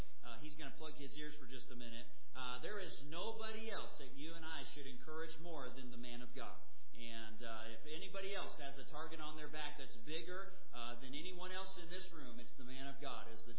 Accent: Oklahoma, United States; And I'm from the South. I'll give you just this little side note. I grew up in the South just a little bit there, like I said, from Oklahoma area.

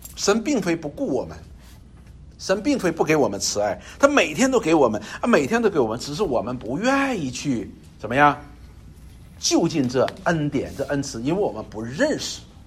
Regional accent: China; 我们中国人说什么？穷人的孩子早当家，就是这个意思。

